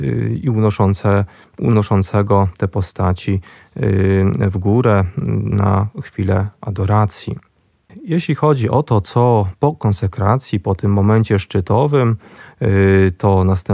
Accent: Nałęczów, Lublin Voivodeship, Poland; Pochodzę z Nałęczowa

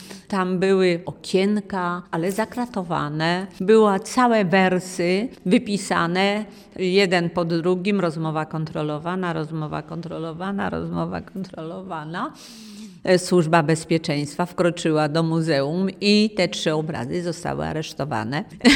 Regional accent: Ostrowiec Świętokrzyski, Świętokrzyskie Voivodeship, Poland; Ja pochodzę z Ostrowca Świętokrzyskiego.

